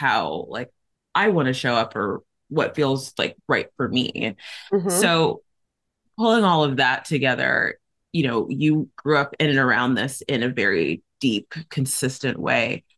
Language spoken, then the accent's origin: English; Nigeria; also born or lived in South Africa; I'm Nigerian as well.